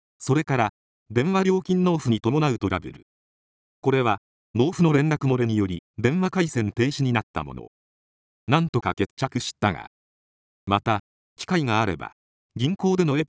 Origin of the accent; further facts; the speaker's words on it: Yokohama, Kanagawa, Japan; born there; 私は横浜で生まれました。生まれた時は体が弱かったのです。